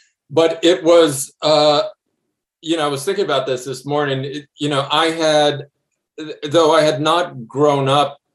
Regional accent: Brownsville, Texas, United States; I did not have a in any way, shape, or form a literary background when I was growing up in Brownsville, or when I left Brownsville, and when I went to UT as an undergrad

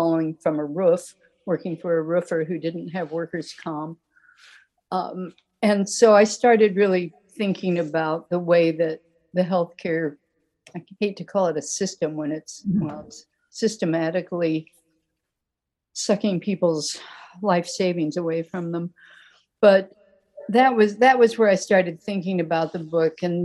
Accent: Chicago, Illinois, United States; the Chicago River, which I had never really paid much attention to as a Chicagoan or as a writer.

